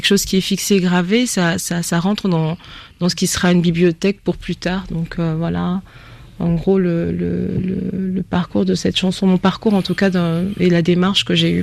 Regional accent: Republic of the Congo; first language Teke; French is a second language; c'est le téké est important pour moi parce que c'est ma langue maternelle, mais c'est aussi un travail que j'aimerais faire sur les autres langues du Congo

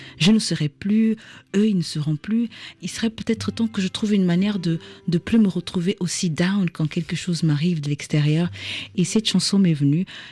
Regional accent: Portugal; accent: Portuguese; first language Portuguese; French is a second language; now in France; C'est vrai que quand je parle, maintenant, j'ai un accent plus vers le brésilien. Parce que quand je suis venue en France, bien sûr, j'avais le portugais plus du Portugal.

